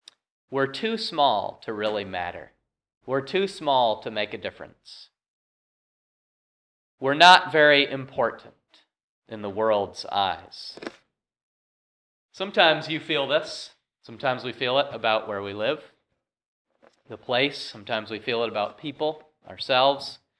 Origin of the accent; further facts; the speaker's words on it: Vermont, United States; I said, well, I'm from Vermont.